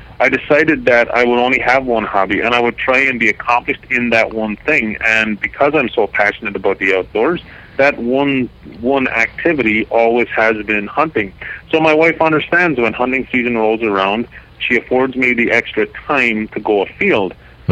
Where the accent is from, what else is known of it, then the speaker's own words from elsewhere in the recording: Ireland; moved away; Because we have four children and we emigrated from Ireland many years ago, and we don't have a lot of extended family.